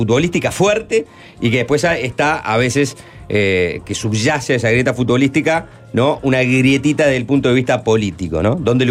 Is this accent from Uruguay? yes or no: yes; Uruguay; somos los uruguayos